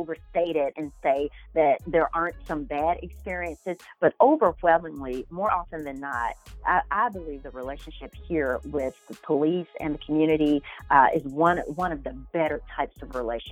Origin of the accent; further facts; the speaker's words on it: Birmingham, Alabama, United States; also born or lived in Selma / Montgomery; I'm actually originally from Selma, Alabama. I was actually, my mom and dad are both from Selma.